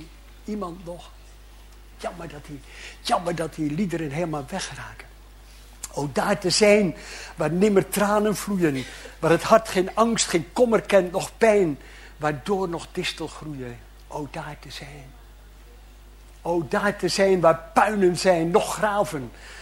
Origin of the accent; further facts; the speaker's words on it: Urk, Flevoland, Netherlands; Ik ben op Urk. Ik kom uit Urk, even klappen. Ik werk in Amsterdam. Ik ben de helft van mijn tijd op Urk en de helft van mijn tijd in Amsterdam.